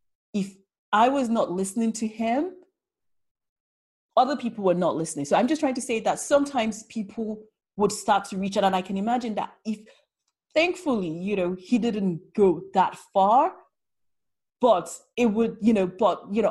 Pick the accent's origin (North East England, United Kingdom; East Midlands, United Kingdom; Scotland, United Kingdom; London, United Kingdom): London, United Kingdom; I say Londoners because I'm a Londoner, right?